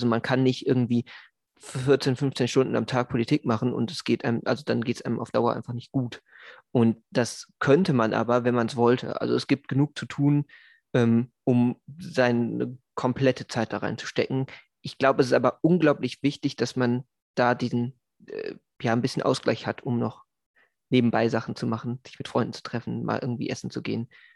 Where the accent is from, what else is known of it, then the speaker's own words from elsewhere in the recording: Wuppertal, North Rhine-Westphalia, Germany; ich habe das Team in meiner Heimatstadt Wuppertal mit aufgebaut